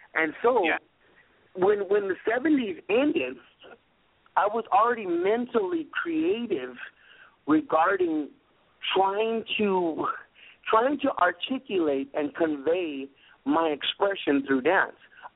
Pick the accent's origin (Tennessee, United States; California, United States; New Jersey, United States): California, United States; Los Angeles; Growing up in California in the South Bay of Los Angeles, which is by the ocean, in San Pedro, okay, it's just kind of like laborers, longshoremen. It's a very small town, but the people got a lot of heart.